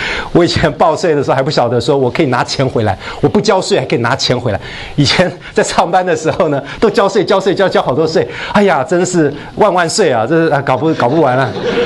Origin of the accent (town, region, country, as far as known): China